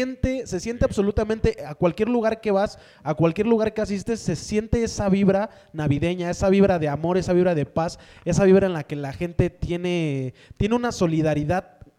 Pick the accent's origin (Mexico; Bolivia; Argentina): Mexico; ya que somos mexicanos comprometidos con nuestra cultura.